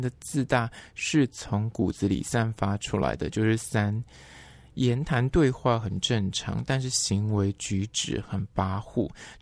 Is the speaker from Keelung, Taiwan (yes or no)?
no; Shilin, Taipei, Taiwan; 我是士林在这边土生土长的在地人